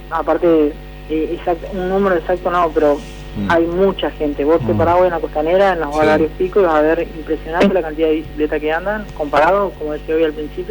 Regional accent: Santa Fe, Argentina; Yo por ahí soy de la Santa Fe

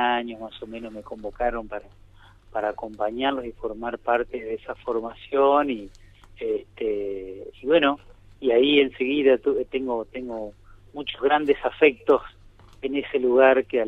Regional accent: Crespo, Entre Ríos, Argentina; now in Diamante, Argentina; Originario de la ciudad de Crespo.

